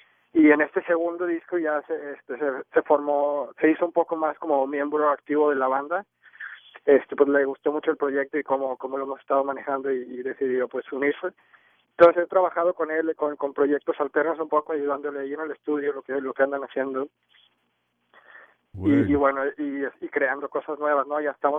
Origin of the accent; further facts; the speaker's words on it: Monterrey, Nuevo León, Mexico; Yo soy de Monterrey, México